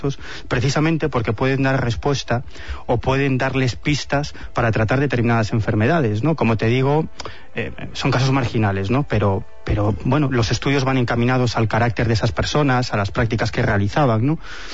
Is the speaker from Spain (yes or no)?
yes; Galicia, Spain; Soy gallego, ya sabes. Estoy acostumbrado a esto.